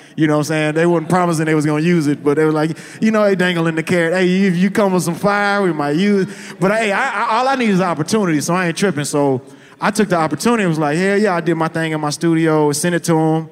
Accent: Houston, Texas, United States; Now, I'm from Houston, so freestyling is like in our blood.

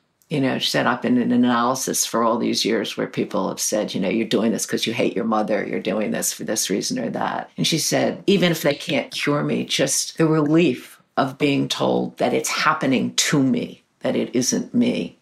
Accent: New York City, New York, United States; and I grew up in Greenwich Village. So the kids who went to PS 41 with me was like a real mix

